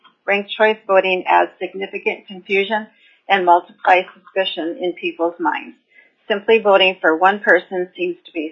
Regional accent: Homer, Alaska, United States; from Homer, representing myself.

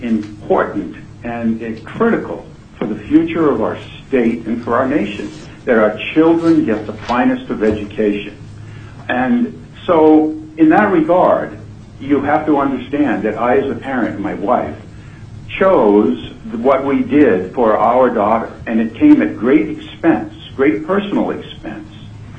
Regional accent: Eagle River, Alaska, United States; I'm from Eagle River, and I've been a resident now for approximately 23 years here.

